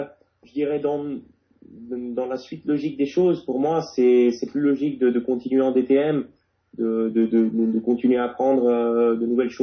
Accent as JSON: {"language": "French", "region": "Geneva", "country": "Switzerland", "tie": "born or raised there", "said": "Je suis né à Genève, j'ai vécu toute ma vie là-bas et je vis encore actuellement à Genève, mais je ne suis pas suisse. Je suis français-italien, résident à Genève en fait."}